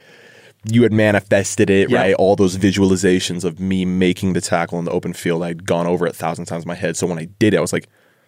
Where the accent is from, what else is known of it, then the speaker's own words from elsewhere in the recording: Holladay, Utah, United States; Yeah, Jason, it was fun growing up in Holiday. So I actually grew up playing Skyline football, right?